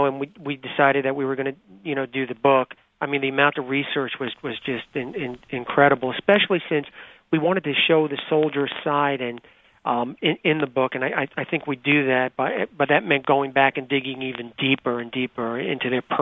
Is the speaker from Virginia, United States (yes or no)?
no; Bronx, New York, United States; I grew up in the Bronx.